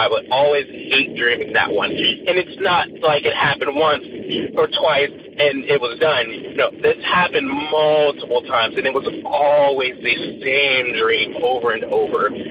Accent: Atlanta, Georgia, United States; also born or lived in Colorado; I was living in Atlanta, Georgia. Me and my mother, I was born in Colorado. Eventually, my mom wanted to move from Colorado, so we moved to Georgia to be closer to her mother, my grandmother.

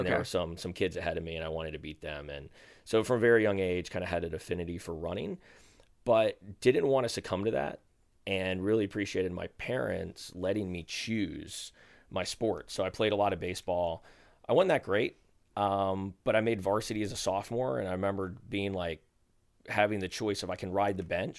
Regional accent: Birmingham, Alabama, United States; born at home and then quickly after that moved to Birmingham and grew up in Birmingham.

